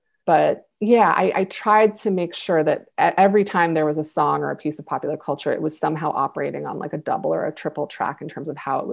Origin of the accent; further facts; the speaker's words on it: Buffalo, New York, United States; in my hometown of Buffalo, where the book is set